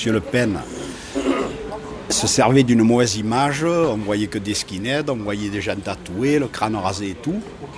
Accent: Cavaillon, Provence-Alpes-Côte d'Azur, France; j'ai 59 ans. Je suis né à Cavaillon, j'ai vécu à Cavaillon, j'ai fait ma carrière de sapeur-pompier professionnel à Cavaillon.

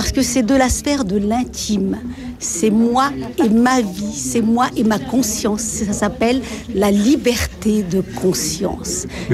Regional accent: France; born there; Moi, mes parents étaient originaires d'Algérie. Moi, je suis née en France. Et j'ai mon cœur sur les deux rives de la Méditerranée.

